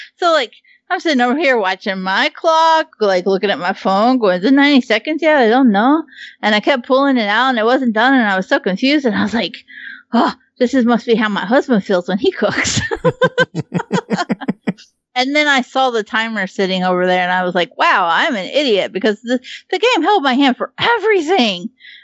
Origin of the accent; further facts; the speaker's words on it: United States; born there; I don't know what a fucking gram is. I was born in America. Well, we don't do grams around these parts unless it's the meth kind.